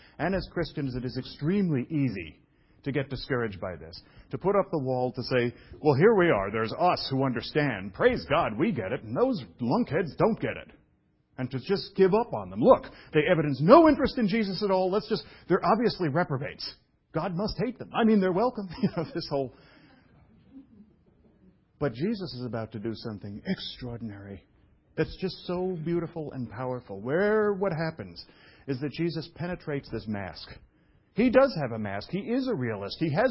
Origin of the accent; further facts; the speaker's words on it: New York City, New York, United States; I'm from New York City.